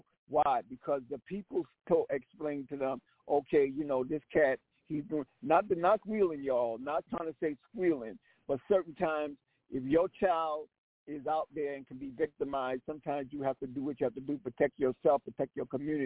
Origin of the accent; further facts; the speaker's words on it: Harlem, New York, United States; also born or lived in South Carolina; when I grew up in Harlem as a kid, I lived in South Carolina, but I lived in Harlem as well. We had both places.